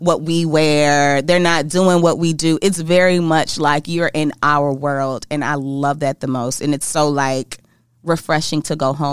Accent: Indiana, United States; Oh, no. Listen, I'm from Indiana

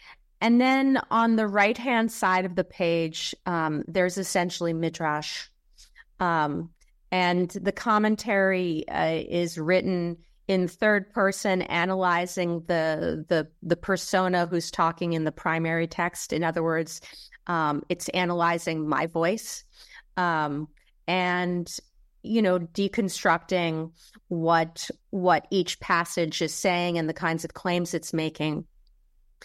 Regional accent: Poland; my own experiences as an American Jew growing up in Poland

